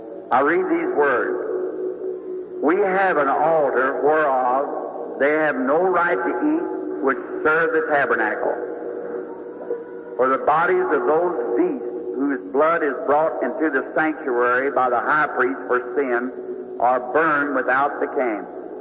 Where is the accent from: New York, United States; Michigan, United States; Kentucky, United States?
Kentucky, United States; born or raised there